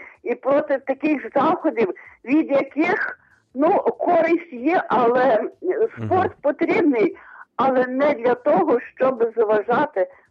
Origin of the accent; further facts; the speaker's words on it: Lviv, Lviv Oblast, Ukraine; Я Львів'янка